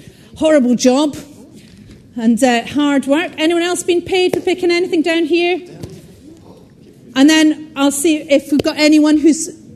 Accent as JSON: {"language": "English", "region": "Scotland", "country": "United Kingdom", "said": "I'm from Scotland."}